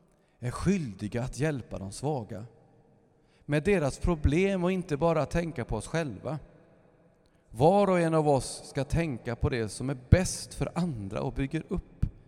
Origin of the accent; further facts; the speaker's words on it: Lysekil, Västra Götaland County, Sweden; Sionförsamlingen i Lysekil där jag är uppvuxen.